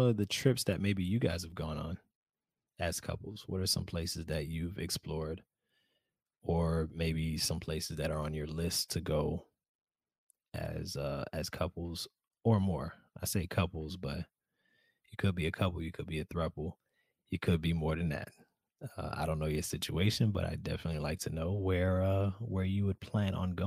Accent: Miami, Florida, United States; I'm from Miami, for those who don't know.

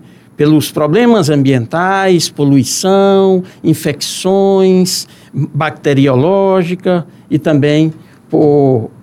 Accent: Ceará, Brazil; Eu sou cearense, amo a minha terra, né? Eu tenho orgulho de ser cearense.

